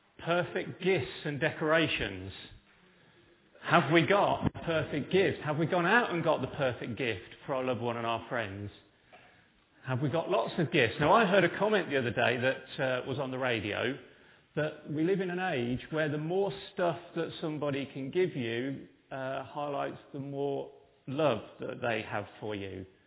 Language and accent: English; Yorkshire and the Humber, United Kingdom; I come from North Yorkshire, where my mum comes from